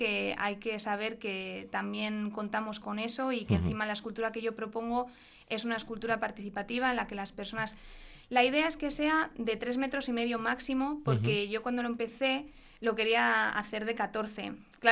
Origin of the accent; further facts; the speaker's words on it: Portugalete, Basque Country, Spain; yo soy de Portugalete y un día en un viaje de metro desde Portugalete a Bilbao dibujé un mono a lápiz en el metro